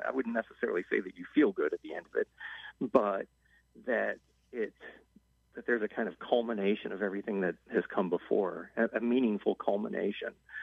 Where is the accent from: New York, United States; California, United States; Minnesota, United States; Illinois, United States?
Illinois, United States; Chicago; But if I'm in Chicago, if I'm in my old neighborhood, I have to say that I'm a Sox fan.